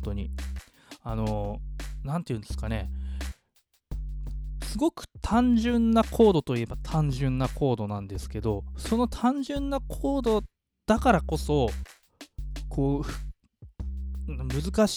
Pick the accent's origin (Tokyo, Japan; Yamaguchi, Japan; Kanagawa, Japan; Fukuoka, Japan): Kanagawa, Japan; Yokohama; 実は我々自分は横浜出身で、藤健さんも横浜出身なんですけど、